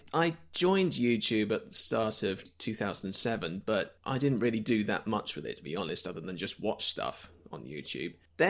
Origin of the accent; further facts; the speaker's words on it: Harrogate, Yorkshire and the Humber, United Kingdom; born there; I was born in Harrogate in 1987